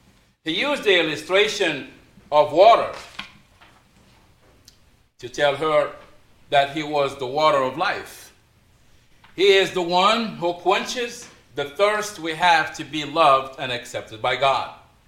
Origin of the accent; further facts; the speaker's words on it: Casablanca-Settat, Morocco; Now, I'm a city boy. I grew up in Morocco in a city near Casablanca.